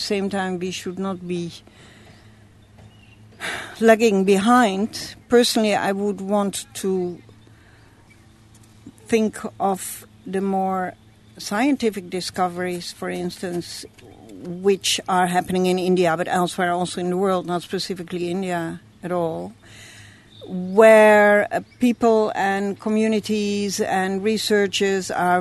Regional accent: Netherlands; English is a second language; moved away; I'm originally from Holland, and I'm here since 71.

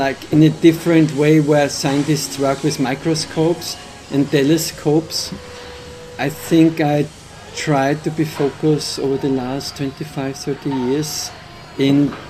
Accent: Austria; born there; English is a second language; moved away; I was born on the Hungarian border, and then I lived for quite some years on the Slovenian border of Austria.

